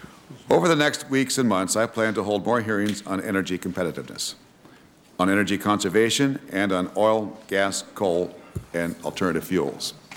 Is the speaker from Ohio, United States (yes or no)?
no; Montana, United States; my home state, Montana